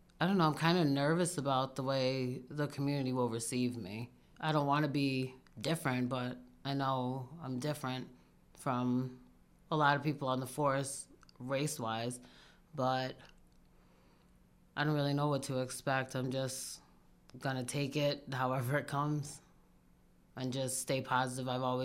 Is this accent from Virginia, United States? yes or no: no; Pittsfield, Massachusetts, United States; I grew up in the Wilson Projects over off of Wakona Street.